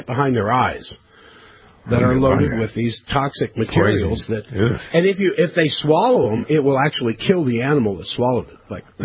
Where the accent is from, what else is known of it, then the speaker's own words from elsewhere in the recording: Virginia, United States; But back east where I grew up, like you, I grew up in Virginia.